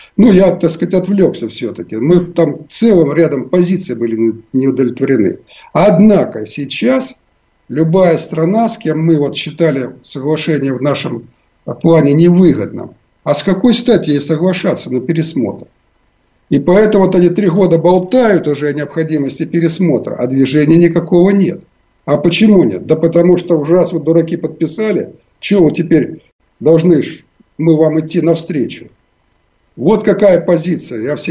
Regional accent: Donetsk, Donetsk Oblast, Ukraine; now in Kyiv, Ukraine; Я прожил в Донбассе много лет, я ведь выходец из Донбасса, да, я переехал в Киев как раз из Донецка. И я очень хорошо знаю этот край

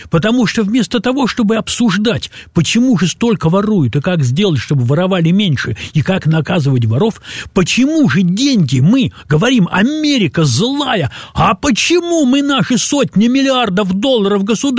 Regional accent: Far East, Russia; also born or lived in Zabaykalsky Krai; я вырос на Дальнем Востоке и в Забайкалье

